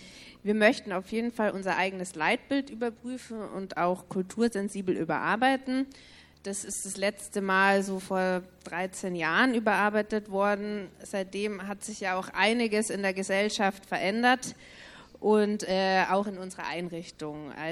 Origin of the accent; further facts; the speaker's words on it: Leipzig, Saxony, Germany; now in Austria; ich habe auch einen sogenannten Migrationshintergrund. Ich bin nämlich aus Leipzig.